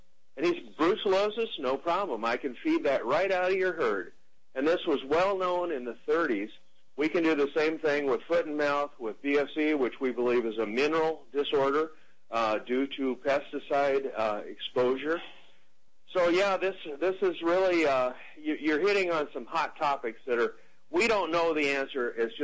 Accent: Kansas, United States; my home state.

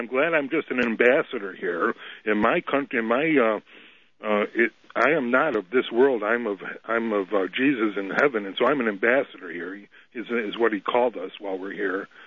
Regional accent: New York, United States; I was raised in the Lutheran Church Missouri Synod up in upstate New York in the mountains

